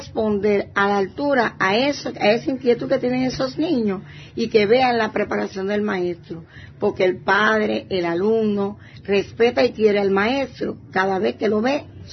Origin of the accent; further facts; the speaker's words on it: San Luis, Santiago de Cuba, Cuba; nací aquí en Santiago de Cuba, pero soy natural de San Luis.